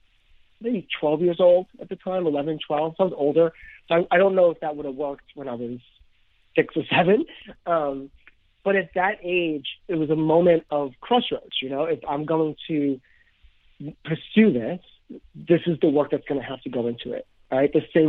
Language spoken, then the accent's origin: English; Queens, New York, United States; I am. So I grew up in Queens, New York my whole life. I moved a couple years ago out to Long Island. I grew up in Ozone Park, Queens.